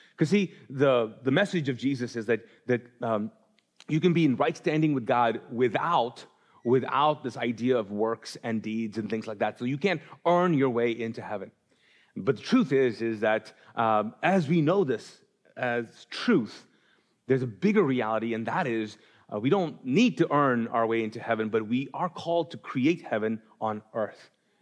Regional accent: Kuwait; moved away; I was born and raised in Kuwait. My parents actually moved from Pakistan to Kuwait and for a better life. And I was born there.

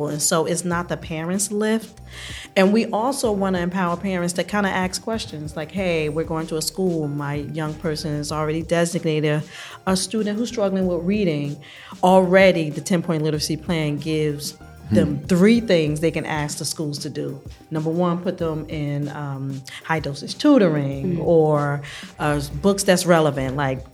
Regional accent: Newark, New Jersey, United States; I grew up in Newark. I always got fed at IYL.

